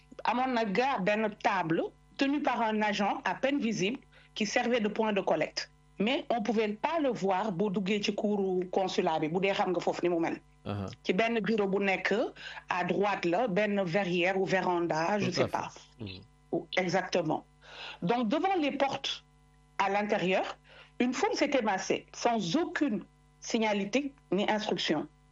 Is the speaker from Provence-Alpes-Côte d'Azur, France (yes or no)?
yes; Toulon, Provence-Alpes-Côte d'Azur, France; Je suis de Toulon, dans le Var.